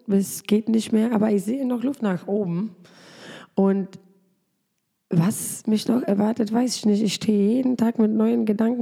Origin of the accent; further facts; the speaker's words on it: Poland; Ich bin auch Polin, ich bin auch Deutsche. Ich habe 2 Staatsangehörigkeiten. Mhm. Und das Herz schlägt in Polen. Also da bin ich aufgewachsen, da bin ich groß geworden.